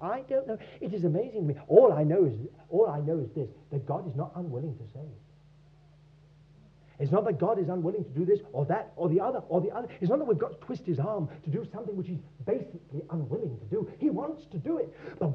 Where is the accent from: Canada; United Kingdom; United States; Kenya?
United Kingdom; We don't want to be inhibited just because we're British.